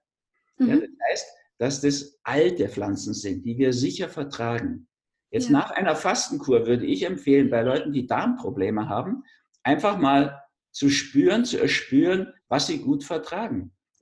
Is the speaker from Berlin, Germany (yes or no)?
yes; Berlin, Germany; Und sonst hätte ich meine Jugend in Berlin wahrscheinlich gar nicht überstanden.